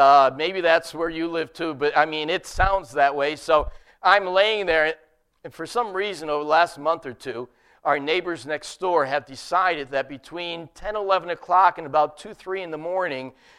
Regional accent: Dunmore, Pennsylvania, United States; When I grew up in Dunmore, we never locked our doors.

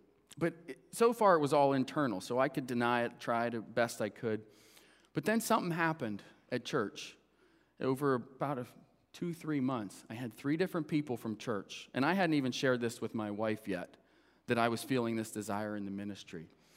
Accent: North Lima, Ohio, United States; I grew up in North Lima, Ohio. I live right next door now to where I grew up, the house I grew up in.

